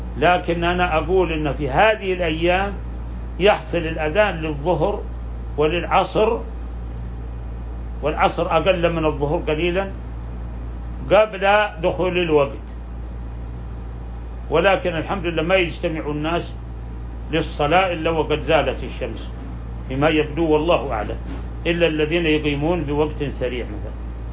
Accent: Saudi Arabia

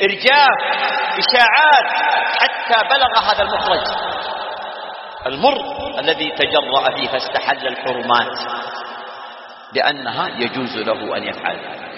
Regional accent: Saudi Arabia; فنحن في بلادنا المملكة العربية السعودية

